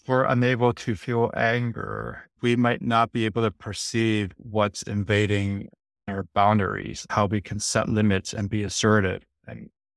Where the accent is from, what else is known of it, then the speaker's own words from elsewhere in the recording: San Francisco, California, United States; I grew up in San Francisco. I had to defend myself. I had to learn to fight.